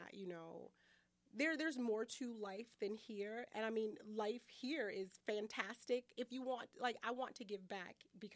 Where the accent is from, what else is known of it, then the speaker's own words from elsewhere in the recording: Kenosha, Wisconsin, United States; Oh yes, I grew up in over in the Lincoln Park area in the Wilson Heights area.